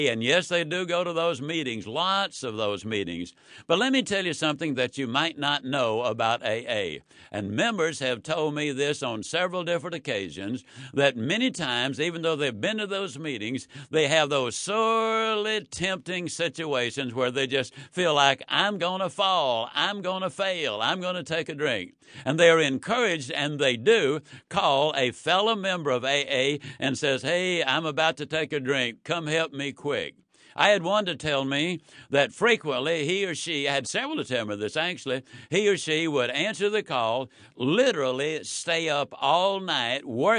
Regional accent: Yazoo City, Mississippi, United States; When I was a child, I was raised in Yazoo City, Mississippi. It was during the Depression.

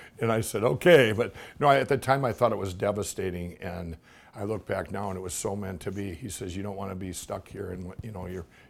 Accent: Chaska, Minnesota, United States; I am from Chaska, Minnesota.

